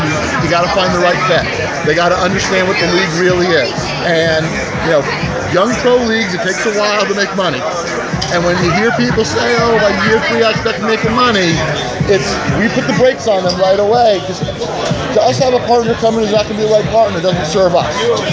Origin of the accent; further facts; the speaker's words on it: Massachusetts, United States; I know more stadiums here than I know in my home state of Massachusetts.